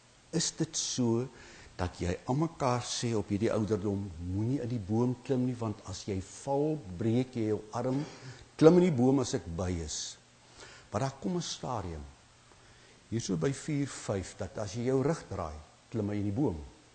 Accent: Malgas, Western Cape, South Africa; Ek onthou waar ek vandaan kom by die Breë Rivier, is in die kerkie wat ons het, onder by Malgas waar die pont is

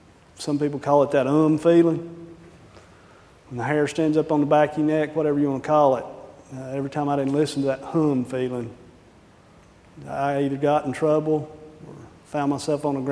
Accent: Georgia, United States; I am from Georgia, so you'll have to forgive me

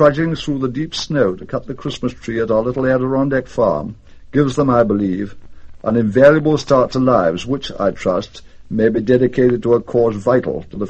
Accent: United Kingdom; now in United States; I am British. For 24 years, I was a regular officer in the British Army

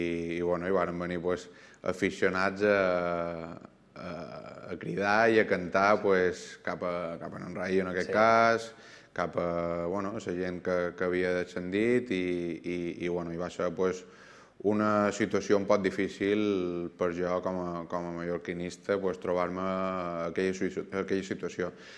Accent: Balearic Islands, Spain; com a mallorquí, com a mallorquinista

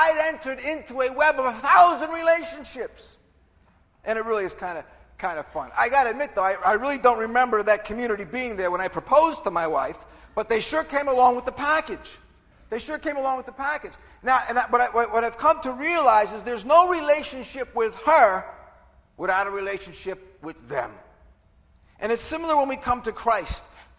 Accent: New Jersey, United States; but I'm from Jersey.

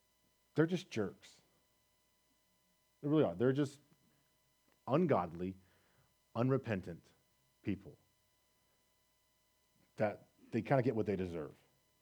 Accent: United States; born there; I was born in America. By God's sovereign grace, I was born in a Christian home, in a Christian time

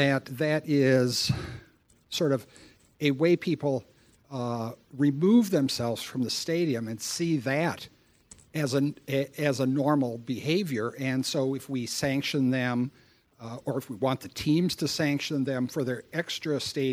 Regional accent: Minnesota, United States; I come from Minnesota, where it's been increasingly easy to be against football

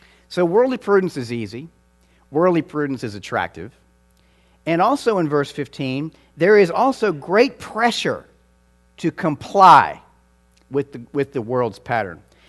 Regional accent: Georgia, United States; Now, I'm from Georgia, and I realize that Texas is a little bit different.

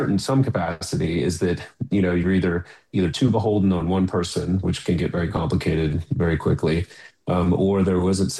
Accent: Baton Rouge, Louisiana, United States; I'm from Baton Rouge, and I think there's one church in Baton Rouge.

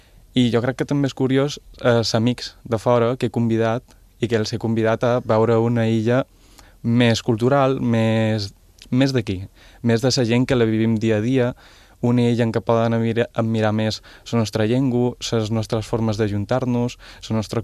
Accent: Ibiza, Balearic Islands, Spain; dic que soc d'Eivissa, i em diu, ets d'una colònia d'Alemanya

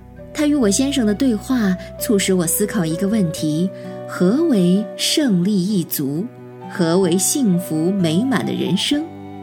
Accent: Shanghai, China; 我是来自于上海的

